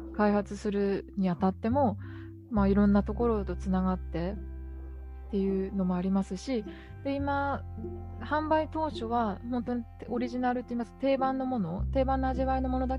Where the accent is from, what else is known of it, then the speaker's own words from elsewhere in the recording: Kanazawa, Ishikawa, Japan; やっぱ私地元石川金沢なんですけど